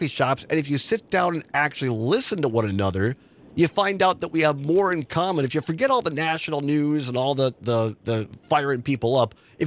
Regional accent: Richland Center, Wisconsin, United States; my hometown, Richland Center, where we'll be this afternoon for our regular show from 1 to 3

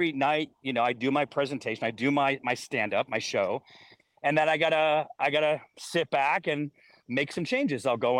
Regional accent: Syracuse, New York, United States; born or raised there

